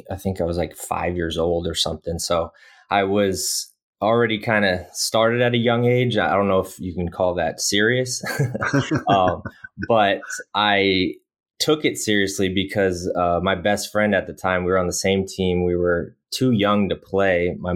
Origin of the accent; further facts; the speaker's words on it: Phoenix, Arizona, United States; also born or lived in Minneapolis; So I grew up in Phoenix, Arizona, moved there in 1986, like 5 months after I was born in Minneapolis.